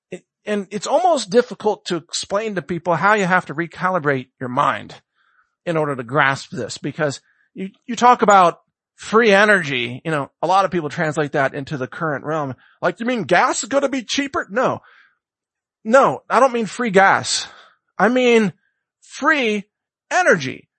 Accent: United States; And yes, for those of you in Canada, note that I use kilometers, even though I'm an American.

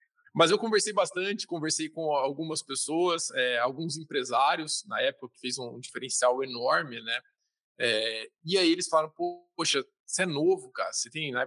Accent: São Paulo, Brazil; Todos nós somos do interior de São Paulo e a gente morava numa república do lado da nossa faculdade

